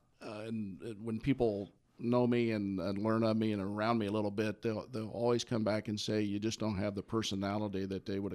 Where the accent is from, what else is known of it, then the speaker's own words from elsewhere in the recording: Midwest, United States; And but I grew up in the Midwest, graduate of Indiana and Purdue Universities.